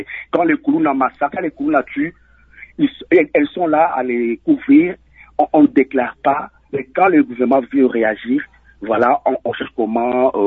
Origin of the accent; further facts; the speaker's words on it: DR Congo; Oui, en tant que Congolais